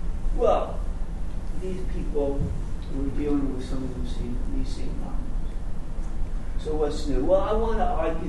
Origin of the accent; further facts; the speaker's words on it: New York, United States; But, as they say in New York, and I am from New York, if you haven't figured that out already.